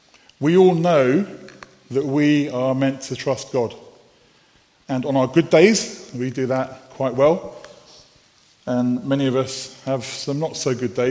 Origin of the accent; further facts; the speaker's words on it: London, United Kingdom; I don't speak English very well. That's because I'm from North London.